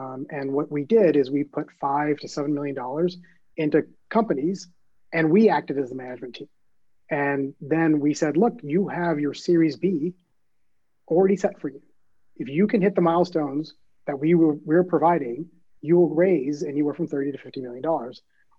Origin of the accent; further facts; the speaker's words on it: Dallas, Texas, United States; also born or lived in England; And so I am a Texan. I'm wearing boots and a buckle below this. I was born in England, but raised in Dallas.